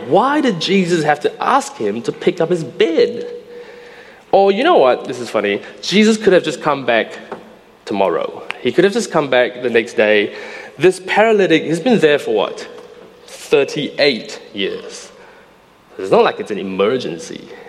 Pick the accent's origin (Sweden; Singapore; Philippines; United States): Singapore; And it was a guy from Singapore, my hometown.